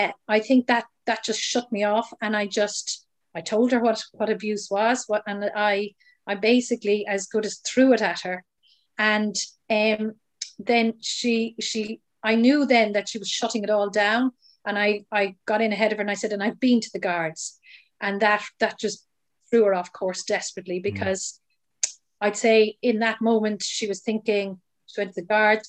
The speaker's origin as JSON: {"language": "English", "town": "Cork", "region": "Munster", "country": "Ireland", "said": "I came home and from Dublin and to Cork."}